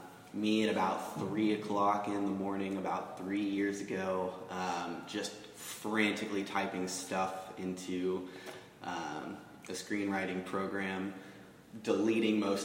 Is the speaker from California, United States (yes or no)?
no; Norman, Oklahoma, United States; my own time at the age of about 19 or 20 growing up in Norman, Oklahoma.